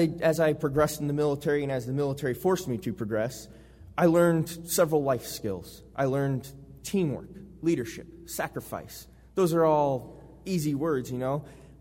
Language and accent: English; Iowa, United States; first language English; I'm from Iowa. I don't know any other language.